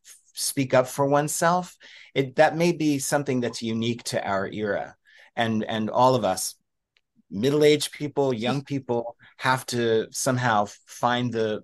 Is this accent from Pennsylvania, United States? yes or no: yes; Pennsylvania, United States; I'm going to be doing a book event in my hometown. And Pennsylvania is a conservative state. A lot of people in the community I grew up in are rather conservative